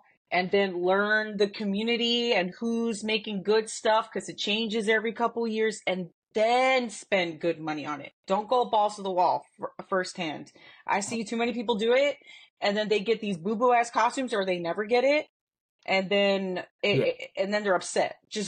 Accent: Philadelphia, Pennsylvania, United States; now in Atlanta, United States; Well, I live in Atlanta now, but I grew up in Philadelphia, but I moved here in like 2012, I think.

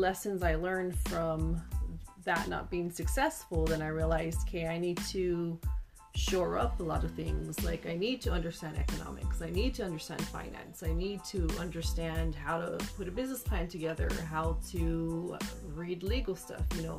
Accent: Hawaii, United States; because I'm originally from Hawaii

